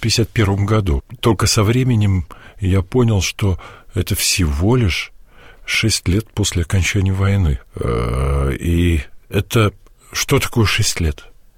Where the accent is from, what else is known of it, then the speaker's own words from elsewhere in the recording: Ternopil, Ternopil Oblast, Ukraine; born there; Я родился в Тернополе, на Украине